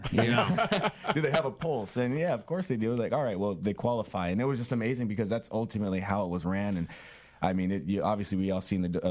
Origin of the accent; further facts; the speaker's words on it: San Diego, California, United States; Sarah Mesa, and both of my parents worked in Sarah Mesa, so I went to elementary school there. Went to high school at St. Augustine in North Park.